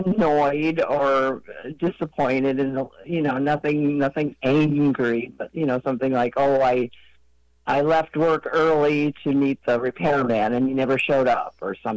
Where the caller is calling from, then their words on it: Sheboygan, Wisconsin, United States; I'm calling from Sheboygan, Wisconsin.